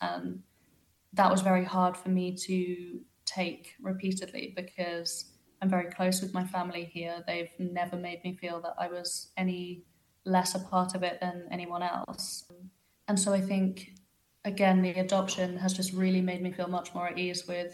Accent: Cyprus; And I can remember being a child and saying, you know, I'm from Cyprus, I'm Cypriot. And I have always felt that through my entire life.

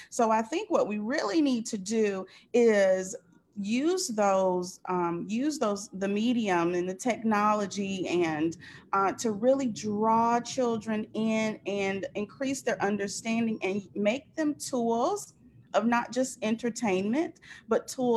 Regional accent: Somerville, South Carolina, United States; I am from Somerville, South Carolina, but right now I am in Sumter, South Carolina with my parents.

